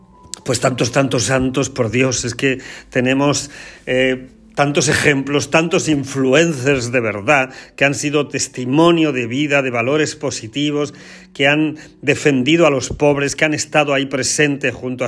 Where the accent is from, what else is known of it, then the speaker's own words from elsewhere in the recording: Spain; los que somos españoles, tenemos que sentirnos muy orgullosos